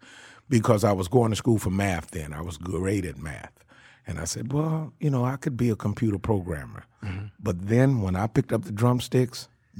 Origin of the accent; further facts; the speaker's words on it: Shreveport, Louisiana, United States; born there; This is a very interesting story. I was born in Shreveport, Louisiana.